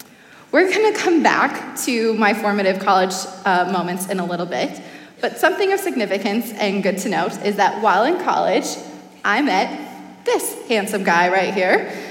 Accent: Rochester, Minnesota, United States; I grew up outside Rochester, Minnesota, in a small farm community on about 100 acres of land.

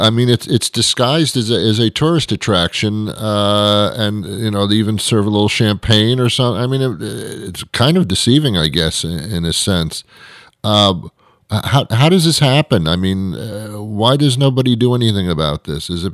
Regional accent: New York City, New York, United States; I'm from New York City originally.

